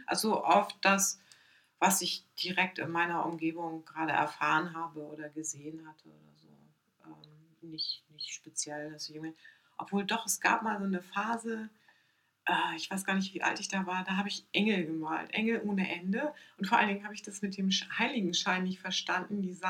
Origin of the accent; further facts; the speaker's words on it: Hamburg, Germany; Ich bin in Hamburg groß geworden und bin dann immer nur in den Sommerferien komplett bei meiner Oma gewesen.